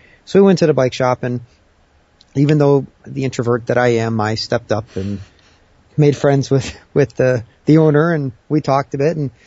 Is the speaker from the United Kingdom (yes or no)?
no; Michigan, United States; moved away as an adult; I grew up in Michigan. I relocated from Michigan to Las Vegas in 1994, and I was doing computer work for the government at the time.